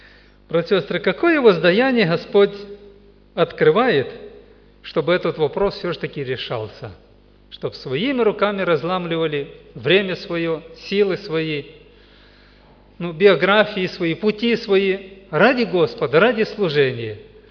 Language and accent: Russian; Moldova; Я из Молдавии